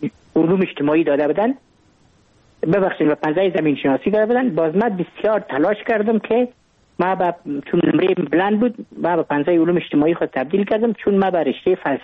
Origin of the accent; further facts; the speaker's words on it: Kabul, Afghanistan; ما متولد کابل هستم، در نایی اول کابل تولد شدیم.